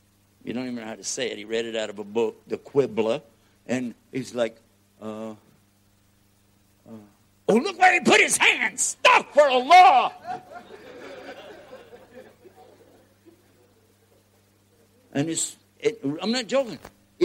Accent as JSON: {"language": "English", "region": "Texas", "country": "United States", "said": "I'm including me now because I'm a Texan over here, which is the same as being from outer space."}